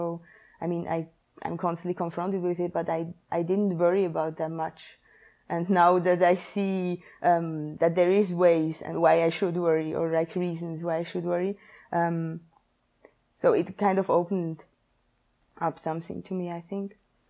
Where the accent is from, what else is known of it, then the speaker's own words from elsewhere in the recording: Switzerland; now in London, United Kingdom; I am from Switzerland, but currently living in London.